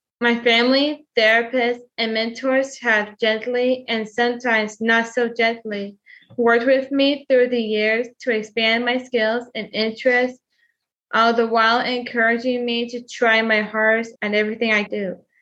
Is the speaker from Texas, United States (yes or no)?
yes; Texas, United States; I grew up in Fort Bend County. Went to high school at The Hub, Houston